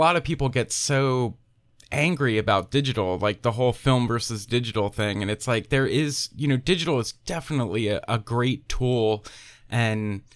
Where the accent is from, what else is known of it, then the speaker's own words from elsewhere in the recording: Pennsylvania, United States; I'm originally from Pennsylvania. Oh, okay. Like right in the middle of the state, like Hershey, Lebanon, mm-hmm. Lancaster area, kind of an hour away from Philadelphia.